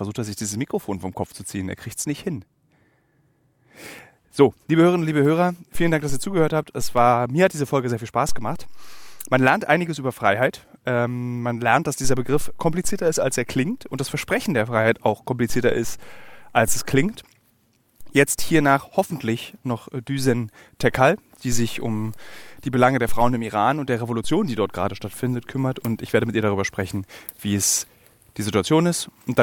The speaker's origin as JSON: {"language": "German", "region": "Berlin", "country": "Germany", "tie": "born or raised there", "said": "in Berlin-Marzahn, einem Stadtbezirk meiner Heimatstadt"}